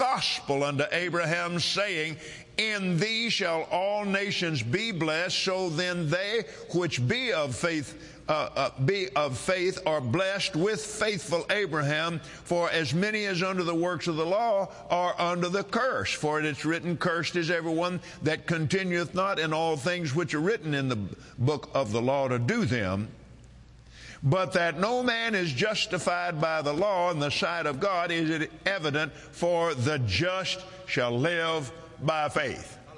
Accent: United States; Now, I'm Native American.

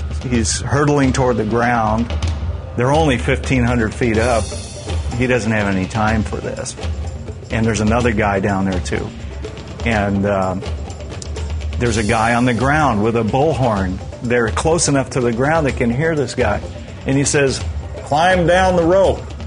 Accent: Apple Valley, California, United States; This is my wife, Pam. We're from Apple Valley, California. We own a restaurant in Lucerne Valley.

